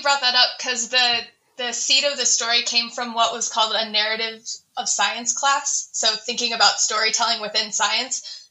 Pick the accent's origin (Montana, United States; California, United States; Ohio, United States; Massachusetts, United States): Montana, United States; Bozeman; it kind of came from the dinosaur museum I used to go to growing up in Bozeman as a kid, the Rocky Mountain Dinosaur Museum.